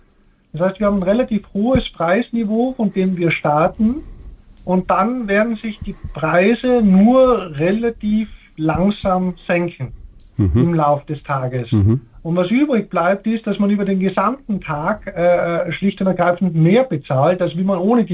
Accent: Austria; weil ich bin ja selber Österreicher

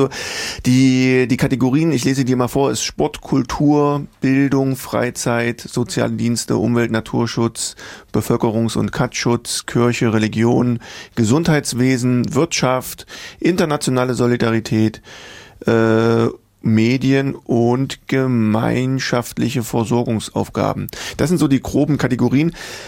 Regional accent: Gothenburg, Västra Götaland County, Sweden; now in Germany; Göteborg, meine alte Heimat, wie ihr alle wisst.

